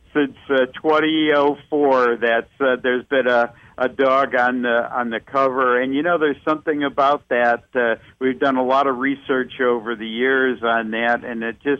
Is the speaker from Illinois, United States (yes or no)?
yes; Chicago, Illinois, United States; As you know, I grew up in Chicago, so I know there's a lot of Chicago listeners listening